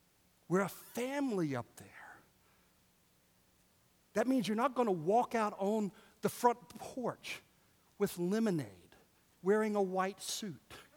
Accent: United States; I love being an American. I love the freedom we have.

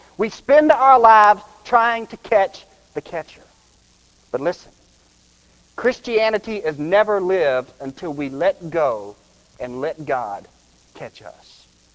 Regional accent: United States; I am an American who earns a paycheck.

